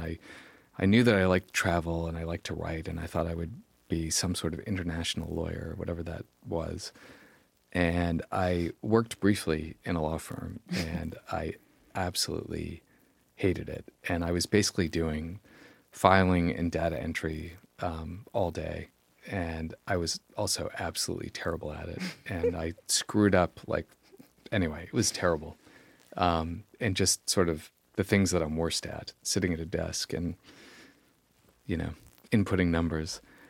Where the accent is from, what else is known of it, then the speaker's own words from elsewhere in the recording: Newton, Massachusetts, United States; I grew up in Newton, which is a suburb just outside of Boston.